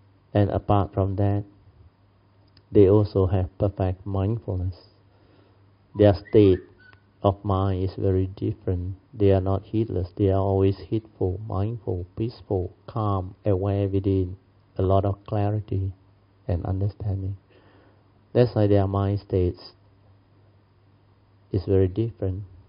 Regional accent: Malaysia; And I was invited to present a paper at a said seminar as a Malaysian speaker.

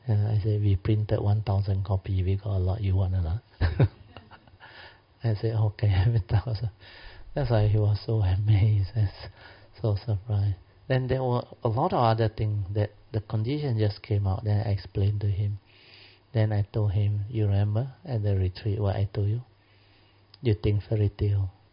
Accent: Malaysia; I said, we are from Malaysia. Say, I'd like to request a favor from you.

